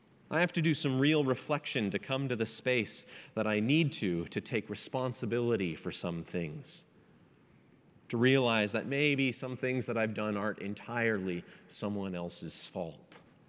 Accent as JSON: {"language": "English", "country": "Canada", "said": "Maybe it's that I'm Canadian. I don't know."}